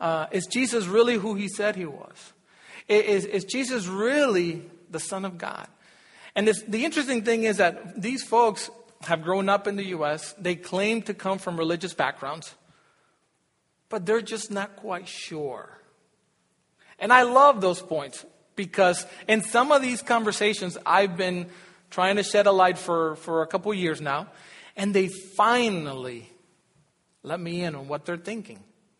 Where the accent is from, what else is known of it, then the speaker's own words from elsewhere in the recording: United States; And one thing I realized about being an American is that we don't like confrontation, for the most part, okay?